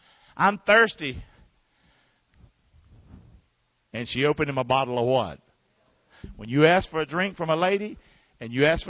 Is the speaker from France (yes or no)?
no; the South, United States; I never understood that because I'm from the South and I don't even care about it.